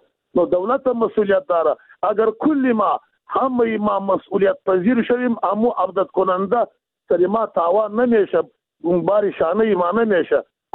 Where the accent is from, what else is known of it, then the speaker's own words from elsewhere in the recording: Afghanistan; ما مردم افغانستان به هر صورت خودی ما افغان هستیم، از افغانستان هستیم